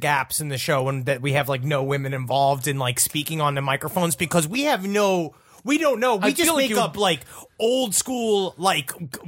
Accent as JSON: {"language": "English", "region": "New York", "country": "United States", "said": "this is indeed my first rodeo. I'm a performer from New York."}